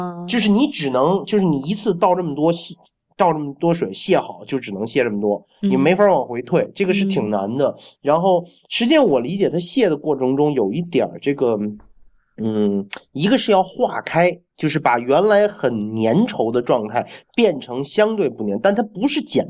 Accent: Beijing, China; 你不要黑我们北京人啊

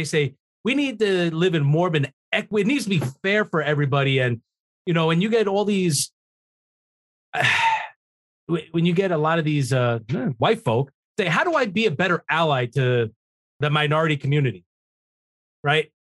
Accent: New York, United States; I didn't even think about that growing up in New York.

